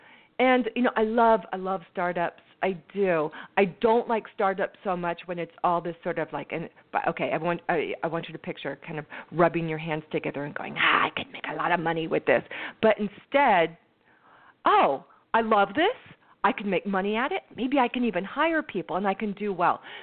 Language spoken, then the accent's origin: English; San Francisco, California, United States; also my hometown where I am today, San Francisco, right here in the heart of my beautiful city.